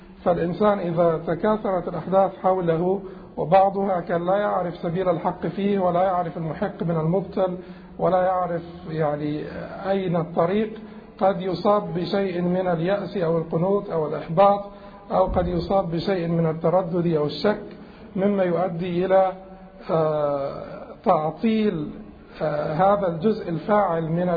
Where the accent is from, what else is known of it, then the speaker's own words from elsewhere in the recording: Egypt; تمر بها بلادنا مصر